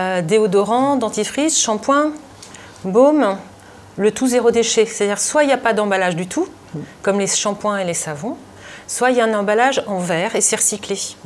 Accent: Paris, Île-de-France, France; moved away as an adult; je suis vraiment parisienne, intramuros, née à Paris, de parents parisiens

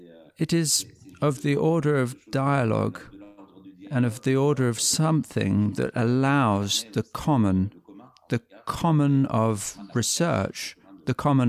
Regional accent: Les Sables-d'Olonne, Pays de la Loire, France; also born or lived in Morocco; now in Belgium; I was born in 1983. I am a French and Moroccan artist. I was born in Les Sables d'Olonne, where I grew up for part of my life, and in Morocco until I went to live in Belgium

